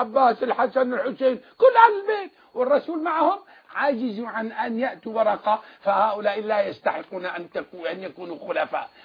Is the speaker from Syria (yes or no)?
yes; Syria; عندنا في سوريا